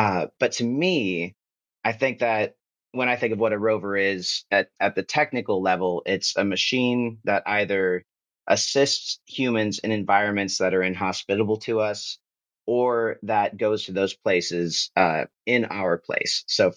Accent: Ventura, California, United States; And it took me back to this moment in 2017 when my hometown caught fire during the Thomas Fire. At the time, it was the largest in California history.

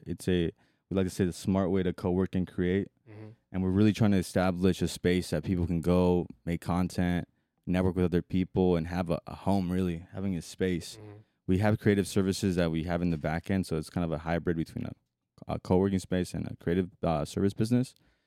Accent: San Diego, California, United States; So I grew up in San Diego.

